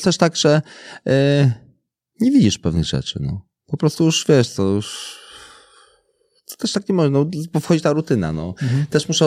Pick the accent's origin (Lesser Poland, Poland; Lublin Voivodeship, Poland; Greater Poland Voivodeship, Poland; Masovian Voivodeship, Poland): Masovian Voivodeship, Poland; Warsaw; Jestem z Brudna, takie jest targówek Brudno.